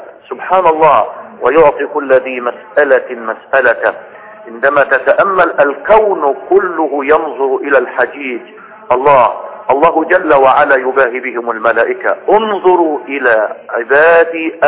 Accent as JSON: {"language": "Arabic", "country": "Egypt", "said": "بلدنا مصر"}